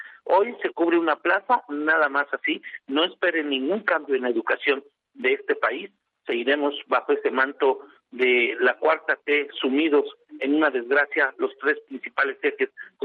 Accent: Mexico; lo único que sí te puedo decir es que somos mexicanos.

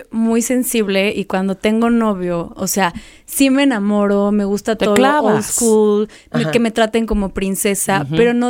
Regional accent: Tabasco, Mexico; O sea, yo soy de Tabasco.

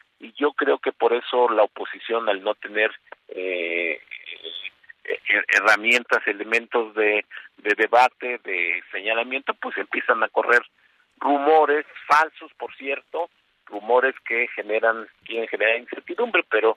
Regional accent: Texcoco, State of Mexico, Mexico; Soy pues, originario de Texcoco, del Estado de México.

